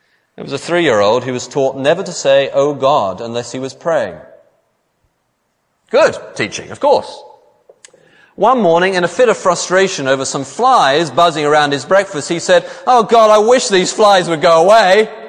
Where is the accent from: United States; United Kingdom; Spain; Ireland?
United Kingdom; England; Maybe it's because I'm English